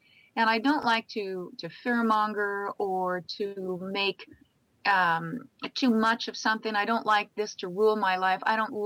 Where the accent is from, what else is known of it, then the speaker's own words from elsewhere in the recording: Catalina Island, California, United States; You know, I'm from Catalina Island.